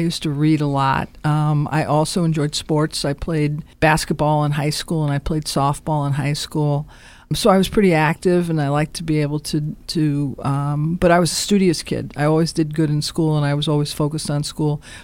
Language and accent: English; New York, United States; Oh, I sure did. You don't know any different.